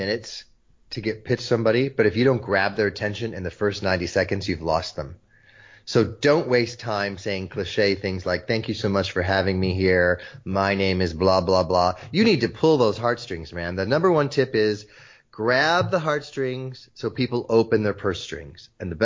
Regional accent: Netherlands; also born or lived in South America; I was born in South America. I grew up in the Netherlands.

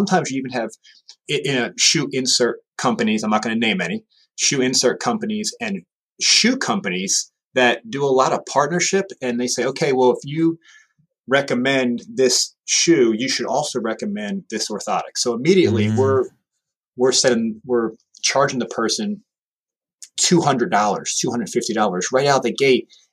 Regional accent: New Jersey, United States; So I'm from New Jersey originally, and I can't, you know, so mountains, New Jersey, Louisiana, all over the place.

